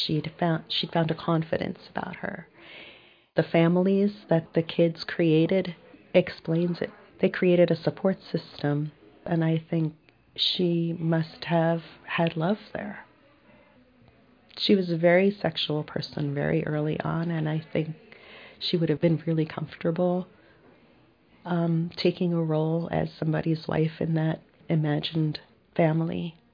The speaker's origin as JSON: {"language": "English", "town": "Far Rockaway", "region": "New York", "country": "United States", "tie": "born or raised there", "said": "So we grew up in Far Rockaway, Queens."}